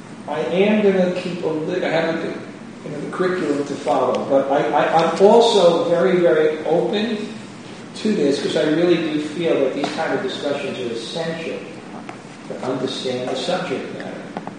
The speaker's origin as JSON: {"language": "English", "region": "New York", "country": "United States", "tie": "born or raised there", "said": "When I grew up in New York, a mother was not a good mother unless she kept a cookie box with Hostess Twinkies and Chips Ahoy"}